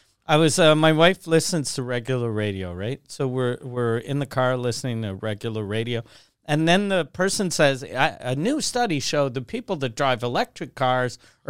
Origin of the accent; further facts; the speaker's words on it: Quebec City, Quebec, Canada; now in Montreal, Canada; since I grew up in Quebec City, we didn't have good bagels, so I always had them toasted. So when I got to Montreal